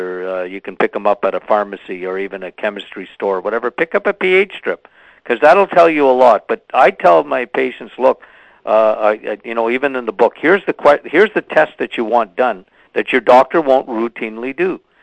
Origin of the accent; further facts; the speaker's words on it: Timmins, Ontario, Canada; My hometown is … hometown.